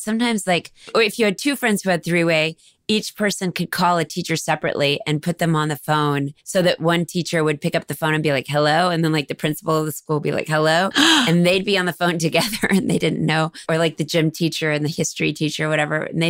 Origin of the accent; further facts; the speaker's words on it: Dallas, Texas, United States; I'm from Dallas, Texas.